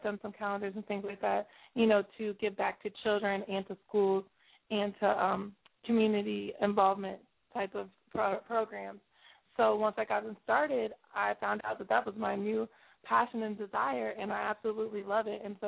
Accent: Ohio, United States; You're going to Ohio. That's my home state.

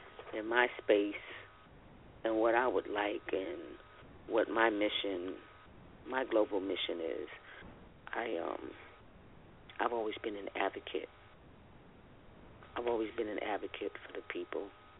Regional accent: New York, United States; I admired the Black Panthers because I grew up in Harlem because people were talking about the Black Panthers.

